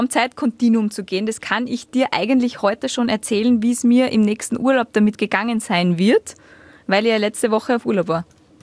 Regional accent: Salzburg, Austria; Salzburg, weil es meine Heimat ist und weil ganz viele liebe Menschen und meine Familie dort.

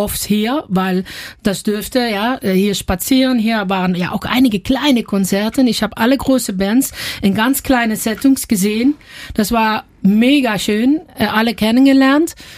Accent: Limburg, Netherlands; German is a second language; Und ich komme aus Limburg.

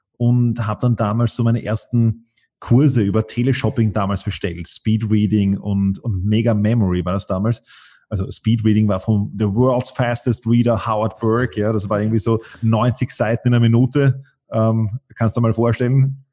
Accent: Vienna, Austria; einen Teil meiner Schulkarriere war ich in Wien, einen Teil meiner Schulkarriere war ich am Land draußen. Zu dem Zeitpunkt mit 16 war ich wieder in Wien.

